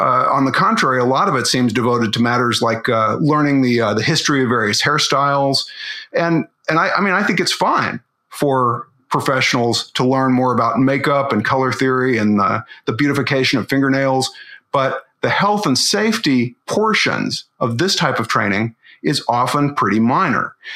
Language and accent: English; Arkansas, United States; In my home state of Arkansas, cosmetologists have to endure 50 hours of training in courtesy and neatness and professional attitude.